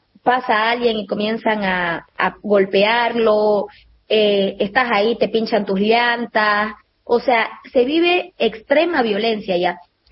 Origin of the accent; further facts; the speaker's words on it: Warnes, Santa Cruz, Bolivia; nosotros aquí en Santa Cruz, yo soy de Warnes, una sí. ciudad que es al norte de Santa Cruz, somos productores.